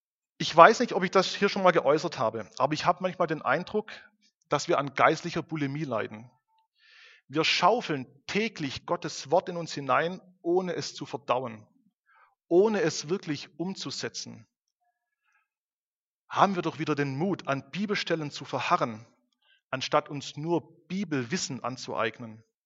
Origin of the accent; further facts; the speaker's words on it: Baden-Württemberg, Germany; bedeutete für mich als Schwabe bisher nur schaffe, schaffe, schaffe, schaffe.